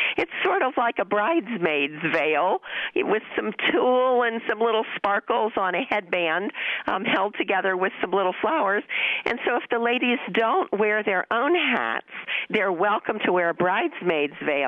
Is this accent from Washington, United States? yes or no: no; Columbus, Ohio, United States; I'm from Columbus, Ohio.